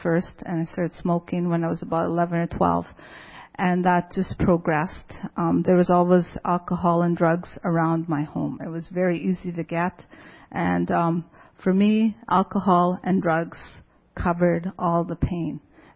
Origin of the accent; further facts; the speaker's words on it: Saskatchewan, Canada; also born or lived in Swift Current; now in Regina, Canada; I'm First Nation. I'm from Regina. Well, I've lived in Regina for the last 24 years, but I'm from northern Saskatchewan.